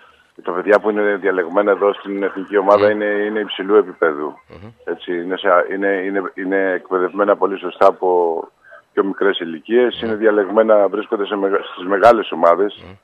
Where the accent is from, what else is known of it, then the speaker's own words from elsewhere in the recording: Kalamata, Peloponnese, Greece; Η επανάσταση του 1821 ξεκίνησε από την πατρίδα μου την Καλαμάτα, που γιορτάζει σήμερα.